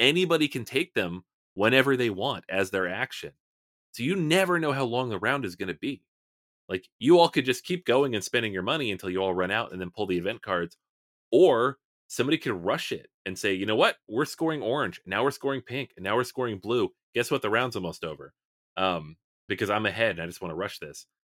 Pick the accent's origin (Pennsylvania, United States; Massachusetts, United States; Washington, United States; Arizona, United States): Washington, United States; Seattle; Like, I'm from Seattle, so I recognize everything that they've put into the game.